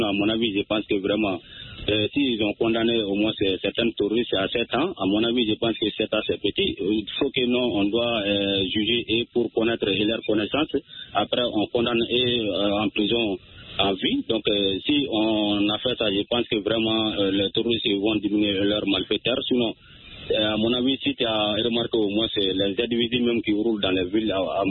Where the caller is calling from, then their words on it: Mali; je vous appelle depuis dans mon village natal à Sovinkeni du Mali.